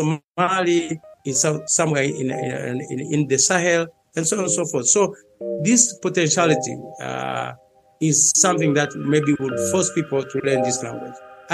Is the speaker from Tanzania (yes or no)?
yes; Kagera, Tanzania; first language Haya; English is a second language; So if I speak Kihaya, which is my mother tongue, okay, there's a relationship between Haya and Swahili.